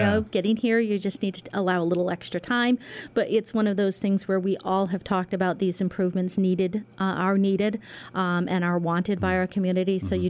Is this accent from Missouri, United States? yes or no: no; Richmond, Massachusetts, United States; I was born and raised here in the Berkshires. I grew up in Richmond.